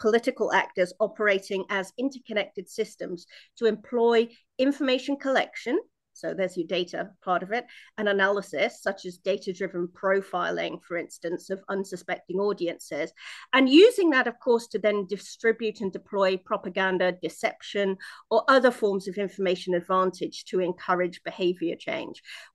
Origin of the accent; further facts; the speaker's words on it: United Kingdom; I'm in obviously miles and miles away from where my home is. I'm British. And so, I have relatives in the UK